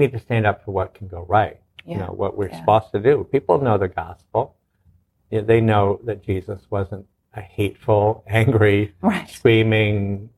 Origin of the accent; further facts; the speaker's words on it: Connecticut, United States; also born or lived in Virginia Beach; So I was living in 2016 in Virginia Beach, and although I'm from Connecticut, I lived most of my life in Connecticut.